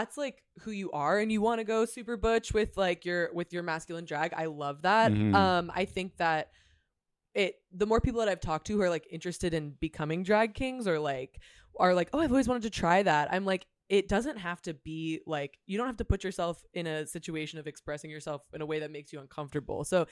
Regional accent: San Diego, California, United States; also born or lived in Chicago; My background is I grew up in San Diego.

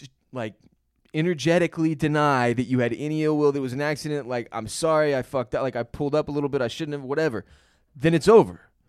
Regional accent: Houston, Texas, United States; now in Austin, United States; We're in Austin, Texas. I'm from Houston, Texas.

